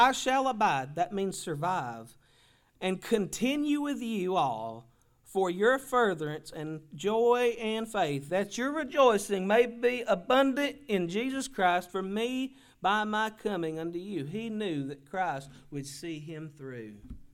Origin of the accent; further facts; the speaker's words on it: United States; And I'm proud to say I'm an American.